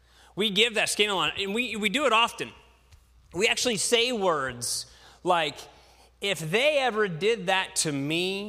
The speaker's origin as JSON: {"language": "English", "region": "West Virginia", "country": "United States", "said": "I'm from West Virginia, you know, I have a raccoon hat."}